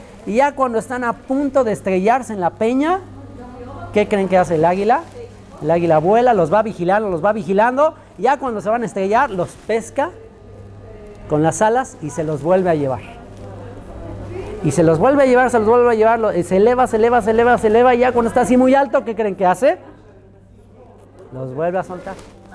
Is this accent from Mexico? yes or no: yes; Mexico; moved away as an adult; ¿Y por qué me fui de México? Porque sabía que en México, yo en esa época cuando me voy de México era el número 2 de México